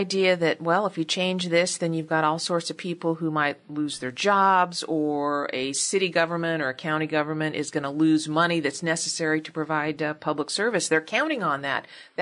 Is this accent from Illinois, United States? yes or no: no; Arizona, United States; You know, I come from Arizona, and when I first moved to North Carolina, I had no clue what an ABC store was.